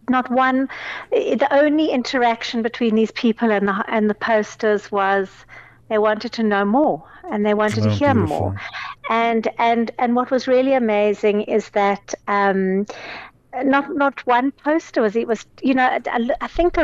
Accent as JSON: {"language": "English", "country": "South Africa", "said": "We have a right as South African citizens."}